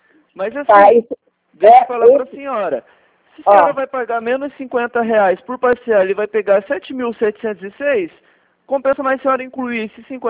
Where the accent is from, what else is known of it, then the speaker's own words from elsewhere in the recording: Curitiba, Paraná, Brazil; Eu sou aqui do Paraná, Curitiba.